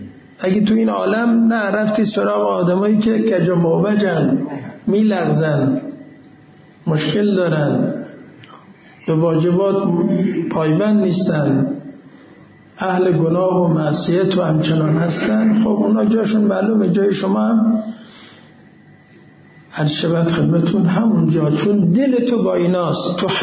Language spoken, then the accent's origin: Persian; Iran; من ایرانیم، اون عزیز یمنیست